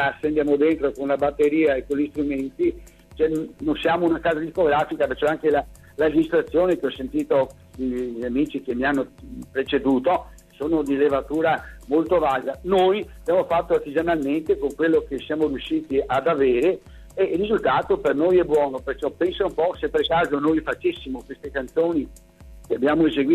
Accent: Venice, Veneto, Italy; perché tu sai che a Venezia, sono veneziano

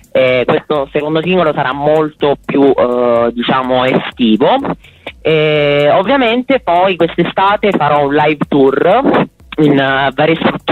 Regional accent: Pescara, Abruzzo, Italy; Siamo un po' lontanucci, però dai, se ci si organizza. Io sono abruzzese, di Pescara.

